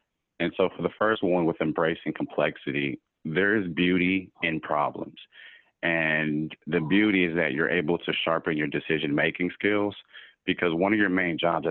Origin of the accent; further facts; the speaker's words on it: Nashville, Tennessee, United States; Yeah, so I am from Nashville, Tennessee. And growing up there, I was a big fan of the University of Tennessee.